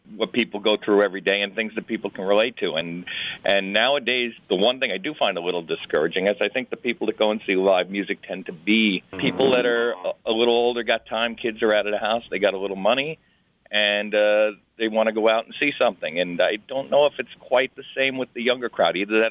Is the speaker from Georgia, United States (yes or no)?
no; Mohegan Lake, New York, United States; now in Mountaindale, United States; I live in a town called Mountaindale, nestled in the foothills of the Catskills. But I was from Mohegan Lake originally